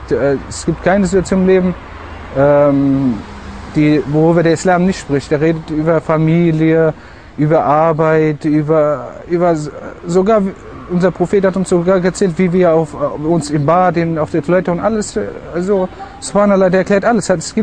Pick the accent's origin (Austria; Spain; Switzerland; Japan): Spain; now in Germany; ich stamme ursprünglich aus Spanien, bin jetzt Alhamdulillah 8 Jahre im Islam